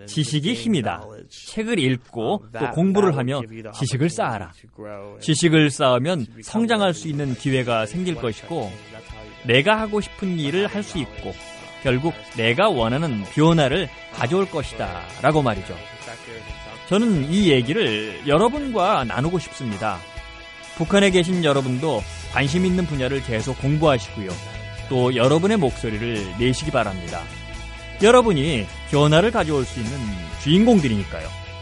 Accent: Columbus, Ohio, United States; 그 사진 밑에 그분들이 오하이오주 콜럼버스에 산다고 적혀 있더라고요. 거긴 제가 태어나고 자란 곳이거든요.

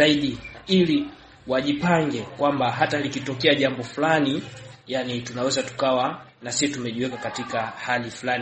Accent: Tanzania; nimetoka Tanzania.

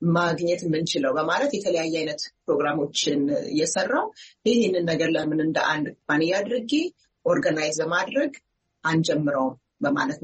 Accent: United States; ማለት አሜሪካ ውስጥ ነው ያደግኩት።

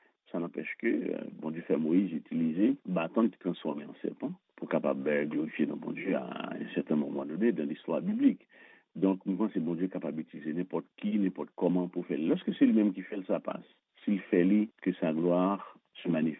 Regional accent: Haiti; C'est pas que c'est tant moi-même personnellement en tant qu'haïtien.

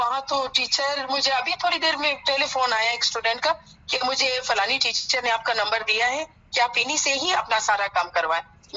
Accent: Balochistan, Pakistan; now in Karachi, Pakistan; کیونکہ میں بلوچستان کی ہوں, جو میرا اپنا شہر ہے, میری رہائش کراچی میں ہے.

